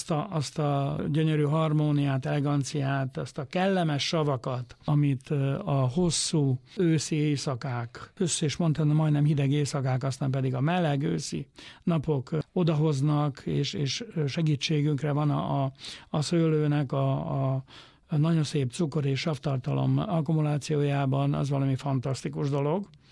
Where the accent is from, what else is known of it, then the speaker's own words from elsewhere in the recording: Camăr, Sălaj, Romania; én a Szilágyságból származom, Szilágy-Sombjó környékéről, Kémer helységből. Egy borvidék, ugye a Szilágyságnak egyik legkedveltebb, legszebb borvidéke többek között